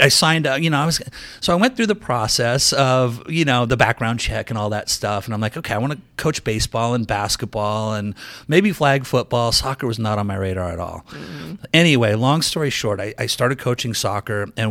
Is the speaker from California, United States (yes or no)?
no; Seattle, Washington, United States; I grew up in Seattle. My parents hired me as a janitor at the Greyhound bus station in downtown Seattle.